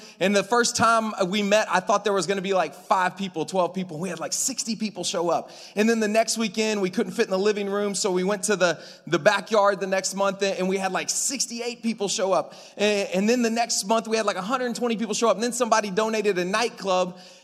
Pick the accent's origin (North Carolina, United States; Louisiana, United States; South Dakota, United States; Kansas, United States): Louisiana, United States; also born or lived in Lima, Peru; So I'm a Southern boy, born and raised in like the South, born in Louisiana, hence my favorite food being Cajun food.